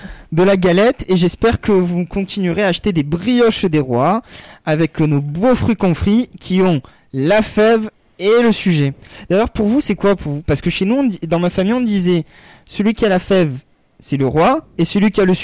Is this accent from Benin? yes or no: no; Provence-Alpes-Côte d'Azur, France; Chez nous, en Provence, quand vous achetez un gâteau des rois, on est d'accord, il y a la fève et le sujet.